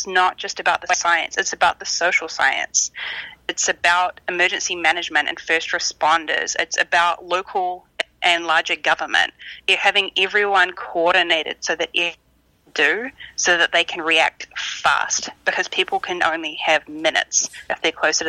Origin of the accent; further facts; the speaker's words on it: New Zealand; growing up in New Zealand